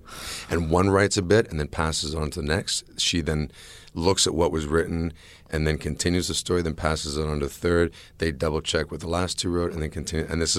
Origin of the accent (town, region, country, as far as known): Toronto, Ontario, Canada; born or raised there; also born or lived in Barbados / Calgary